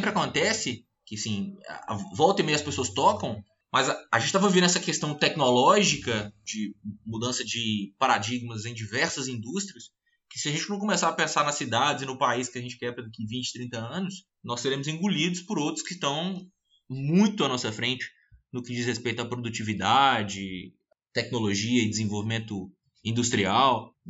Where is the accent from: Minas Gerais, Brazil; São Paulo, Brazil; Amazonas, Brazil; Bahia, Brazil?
Minas Gerais, Brazil; Montes Claros; also born or lived in Belo Horizonte; Sou natural de Belo Horizonte. Só que eu basicamente nasci lá e vim morar em Montes Claros.